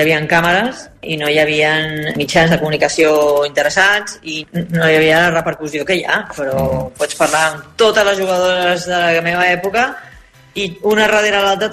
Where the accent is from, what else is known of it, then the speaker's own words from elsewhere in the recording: Sabadell, Catalonia, Spain; soc de Sabadell i vivia allà